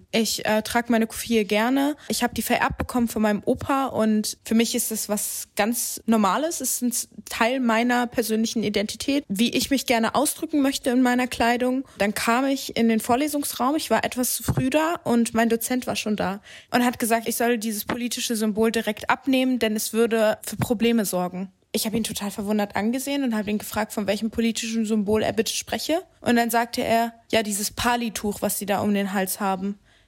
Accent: Palestine; Seit einigen Jahren allerdings tue ich das nicht mehr, denn ich bin Palästinenserin und ich bin stolz darauf, Palästinenserin zu sein.

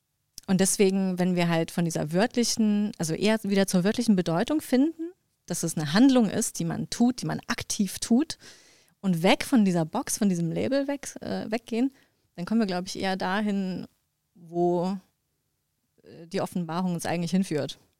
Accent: Dresden, Saxony, Germany; Also ich komme aus Dresden, da gab es nicht so viele Muslime und Musliminnen.

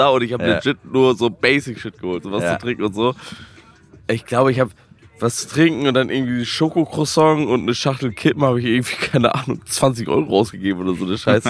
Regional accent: Lübeck, Schleswig-Holstein, Germany; Ich komme aus Lübeck.

